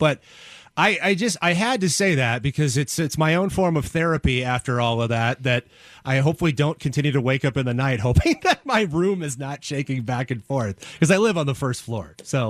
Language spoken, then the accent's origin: English; Wisconsin, United States; I, of course, had never experienced it growing up in Wisconsin, spending the majority of my life there as well.